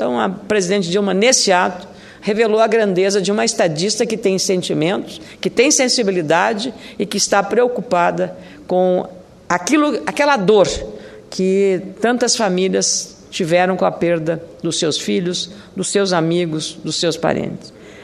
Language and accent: Portuguese; Rio Grande do Sul, Brazil; E eu queria, então, como uma senadora independente aqui, e como gaúcha